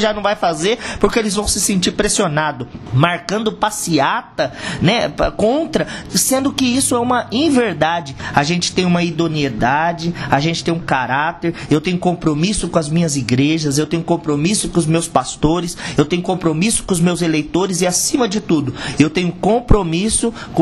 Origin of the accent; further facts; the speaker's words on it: Tupã, São Paulo, Brazil; porque eu sou da cidade de Tupã.